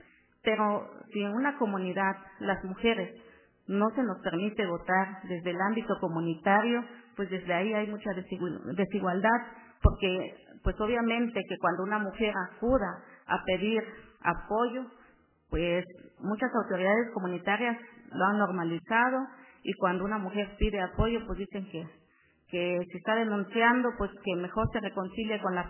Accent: Mexico; Si en mi pueblo se habla ese idioma. Entonces en los espacios públicos me gusta presentarme en mi idioma porque estamos en México, es un país multicultural

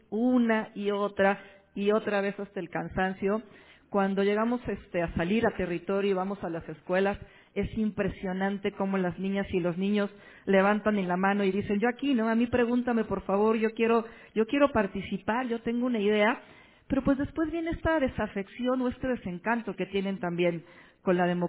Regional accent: Mexico City, Mexico; algo muy local que somos la Ciudad de México, en este gran país que es México? Ustedes saben que somos cerca de 120 millones de mexicanos.

